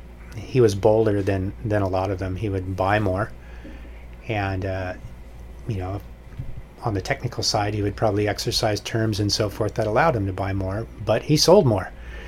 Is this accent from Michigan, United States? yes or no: no; Foster City, California, United States; I grew up in the Bay Area, a place called Foster City, which is just on the other side of Half Moon Bay.